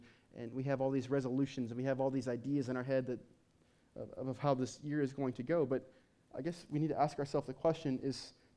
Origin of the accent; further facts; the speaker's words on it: Kansas, United States; dude, we're from Kansas, and the closest thing to a mountain we have is Mount Sunflower, which is a glorified hill.